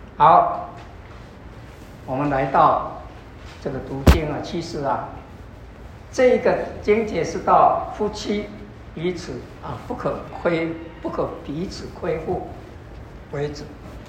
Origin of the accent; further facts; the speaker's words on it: China; 我们中国人呢、啊，用一句话就是说“以身相许”，对不对？